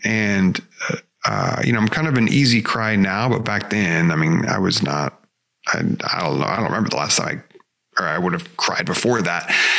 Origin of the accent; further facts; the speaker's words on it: Albany, Oregon, United States; So I grew up in Oregon, a small town called Albany, Oregon, about 40,000 people or so. And I was the middle child of three boys.